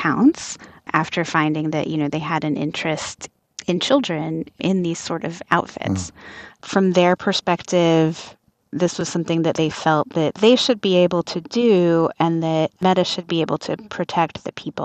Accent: United States; But then, you know, on the other hand, I mean, I'm coming from the United States, you know, we at least give parents a lot of leeway

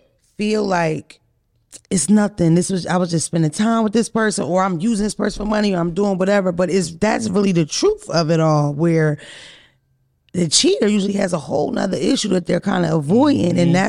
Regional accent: Philadelphia, Pennsylvania, United States; I mean, I'm from Philly. Everybody raps. Right. Everybody in Philadelphia rap.

